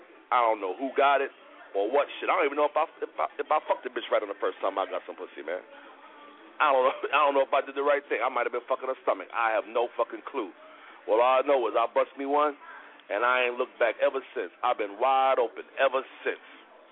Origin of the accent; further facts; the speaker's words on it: New York City, New York, United States; Well, some of y'all, because I'm from East New York.